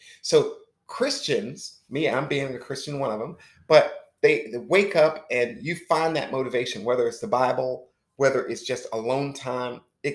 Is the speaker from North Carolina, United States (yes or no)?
yes; North Carolina, United States; It was, so I'm from Warren County.